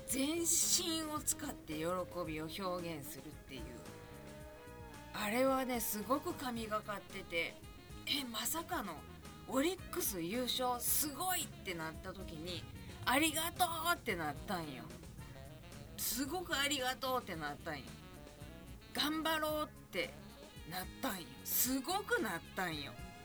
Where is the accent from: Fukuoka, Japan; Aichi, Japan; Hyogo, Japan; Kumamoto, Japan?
Hyogo, Japan; Kobe; 私は神戸の人として